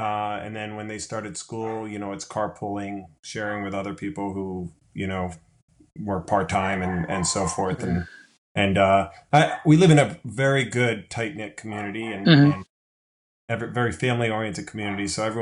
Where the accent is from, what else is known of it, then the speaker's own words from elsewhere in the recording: Philadelphia, Pennsylvania, United States; now in Michigan, United States; I'm from Philadelphia originally.